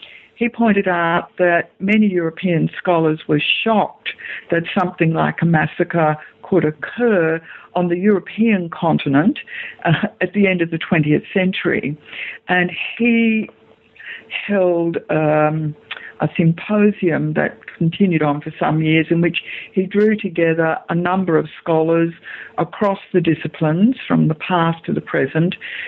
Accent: Australia; as an Australian historian

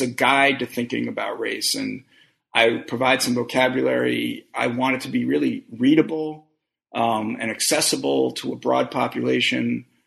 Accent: Brooklyn, New York, United States; I've been thinking about it really all my life since I grew up in Brooklyn in a period of what was then called white flight

